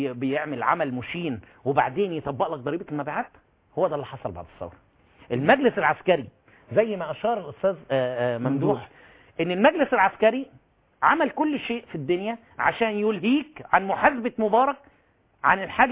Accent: Egypt; انا كمحامي مصري

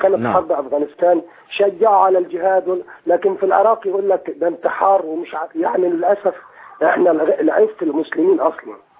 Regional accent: Egypt; والله المشكله احنا الحمد لله الشيعة عندنا في مصر دول محجورين اصلا

